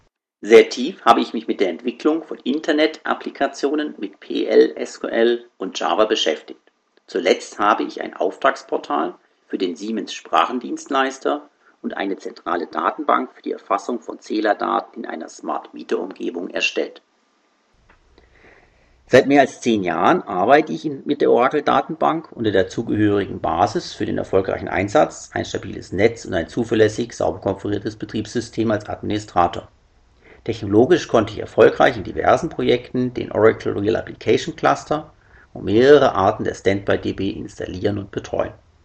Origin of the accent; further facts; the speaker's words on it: Witzenhausen, Hesse, Germany; born there; geboren 1966 in Witzenhausen